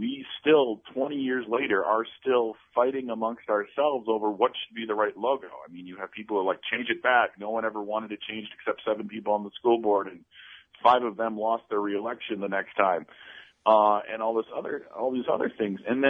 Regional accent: Keele, United States; Well, I grew up in Keele, which has long always been the Raiders

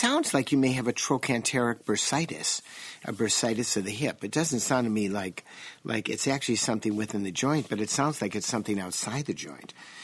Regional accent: Chicago, Illinois, United States; I didn't learn English. I was brought up in Chicago, so I spoke Chicagoese, which is different.

